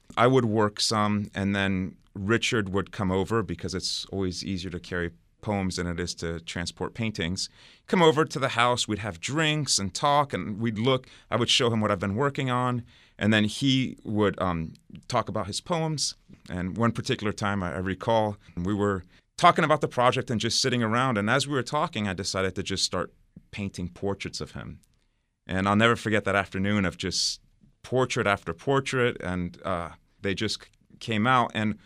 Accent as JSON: {"language": "English", "region": "England", "country": "United Kingdom", "tie": "born there", "said": "My father's French, my mother's American, I was born in England."}